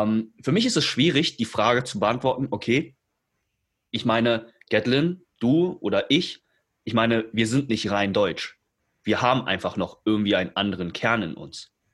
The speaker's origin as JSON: {"language": "German", "country": "China", "lives_now": "Germany", "said": "ich komme aus China, falls die Leute das noch nicht wissen"}